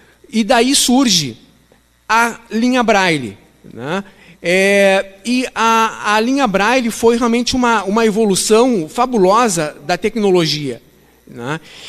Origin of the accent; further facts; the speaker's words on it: Bagé, Rio Grande do Sul, Brazil; Eu venho do interior do estado, venho de Bagé, que é uma cidade que fica na fronteira com o Uruguai, a cerca de 400 quilômetros de Porto Alegre.